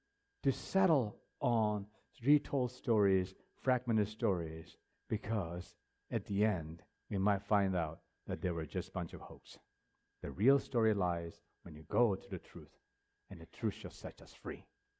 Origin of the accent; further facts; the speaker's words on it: India; And I said, oh, I'm not Japanese. I'm from India. No, you're not. I said, I am. He says, no, you don't look like one.